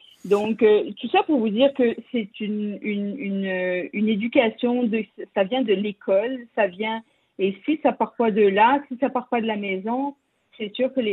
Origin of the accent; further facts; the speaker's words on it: France; accent: French; mes parents, après quelques années, m'ont dit « Ah, t'as un accent québécois ». Donc, je sais qu'on le perçoit comme on entend mon accent français ici